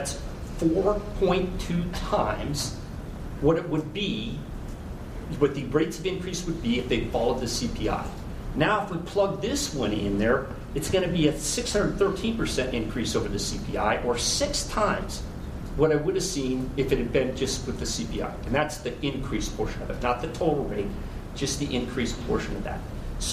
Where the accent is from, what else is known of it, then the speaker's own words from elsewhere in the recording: California, United States; I am originally from California. I've lived here off and on with the Marine Corps since 1981, but I still consider myself a carpetbagger